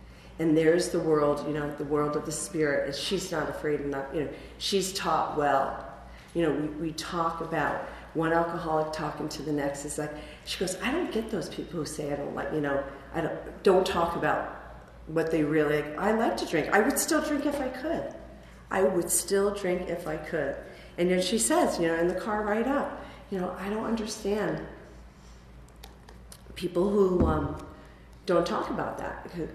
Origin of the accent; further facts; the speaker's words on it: Middletown, New York, United States; I am born and raised in Middletown, New York, a great little town in the Catskills.